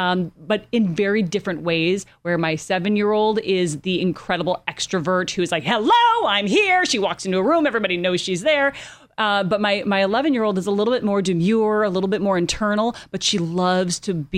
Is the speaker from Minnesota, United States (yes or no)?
yes; Minneapolis, Minnesota, United States; But we're going back to my hometown, Minneapolis.